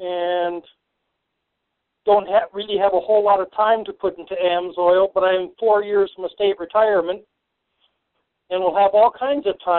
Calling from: Denver, Colorado, United States; I'm in Denver.

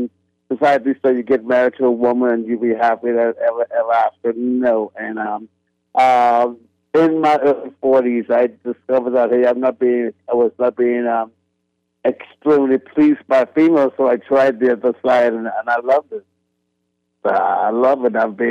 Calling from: Philadelphia, Pennsylvania, United States; Listening to you from Philadelphia, Pennsylvania.

